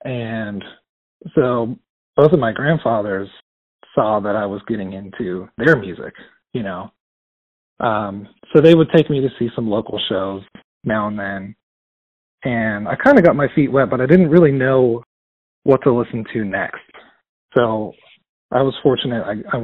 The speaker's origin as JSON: {"language": "English", "town": "Pittsburgh", "region": "Pennsylvania", "country": "United States", "lives_now": "Atlanta, United States", "said": "No, sir. I'm from Pittsburgh originally, just outside of Pittsburgh."}